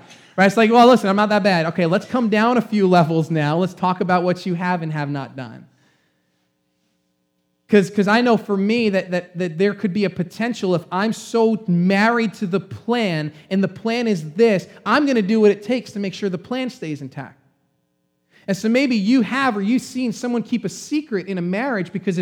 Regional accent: Long Island, New York, United States; Okay, we're from Long Island. It's what we're going to do.

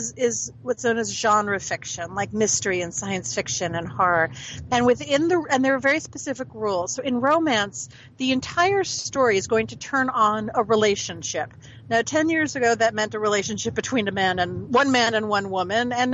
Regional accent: United States; I grew up an hour outside of Manhattan, and my parents were big theater and opera lovers.

